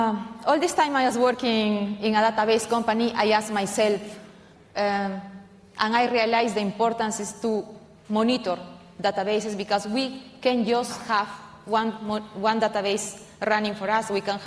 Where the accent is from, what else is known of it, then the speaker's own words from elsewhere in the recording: Peru; About me, I am from Peru.